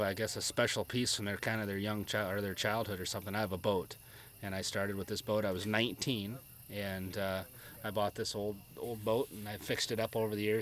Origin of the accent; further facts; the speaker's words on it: Mississippi River, United States; all the things that I got to do growing up on the Mississippi River, and a way of life that's disappeared.